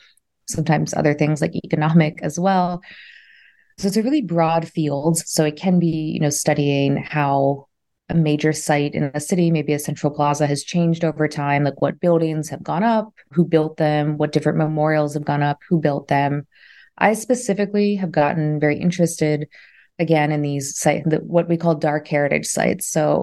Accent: Baltimore, Maryland, United States; I'm from Baltimore in the US.

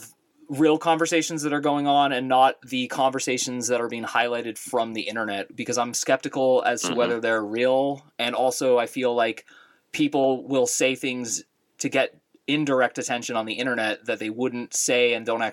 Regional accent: California, United States; also born or lived in New York; now in Phoenix, United States; But I am from the Bay Area of California. And now I live in Phoenix, Arizona.

